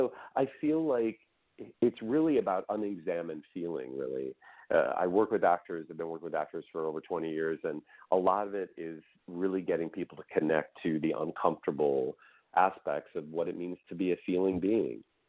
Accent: Midwest, United States; it's a short story based on my life as a young gay boy growing up in the Midwest.

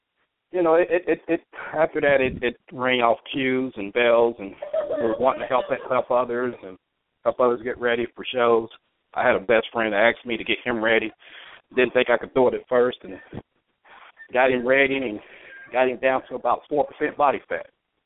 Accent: Ohio, United States; also born or lived in Huntington, West Virginia; I was born in Huntington, West Virginia. Moved to Ohio, probably around sixth grade area, somewhere around sixth grade, fourth grade, and I've been in Ohio ever since.

